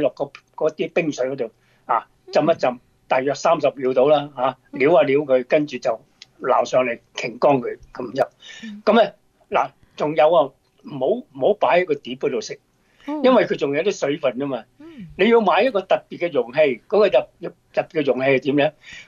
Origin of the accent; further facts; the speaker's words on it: China; 我哋中國人係叫涼拌麵啦